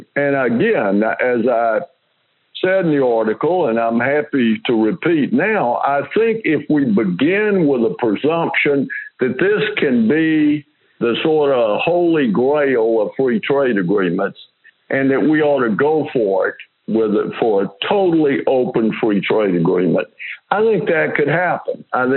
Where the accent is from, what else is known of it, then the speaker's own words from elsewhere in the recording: the South, United States; And I'm from the South, and we lost a war.